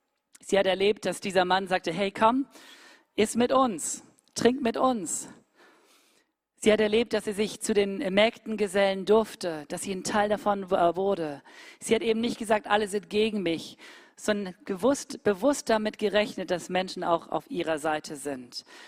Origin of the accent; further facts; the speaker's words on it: Cameroon; now in Germany; Ich bin ein Berliner, ja, ich bin ein Kameruner und jetzt lebe ich in Deutschland, jetzt bin ich ein Deutscher